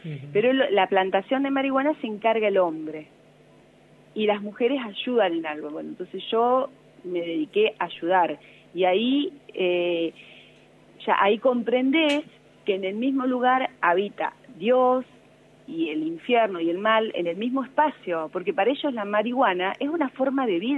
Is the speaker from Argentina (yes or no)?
yes; Argentina; Somos tan los argentinos, tan egos, que pensamos que nos conocen.